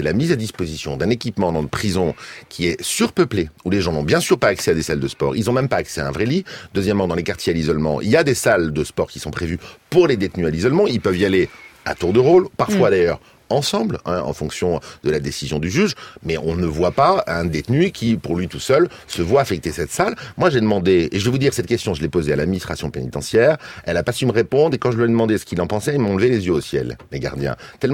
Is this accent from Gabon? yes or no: no; France; chez nous en France